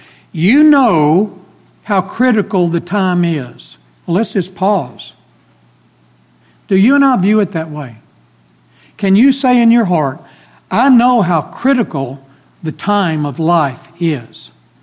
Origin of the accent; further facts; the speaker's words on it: Clarendon, United States; Every time I go to my hometown, Clarendon, 5 hours northwest of here, and I drive in from the east